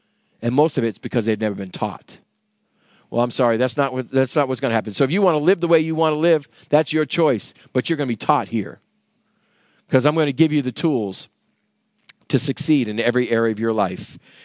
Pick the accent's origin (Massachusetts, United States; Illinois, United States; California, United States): Massachusetts, United States; We grew up in Massachusetts. Our house was over 200 years old.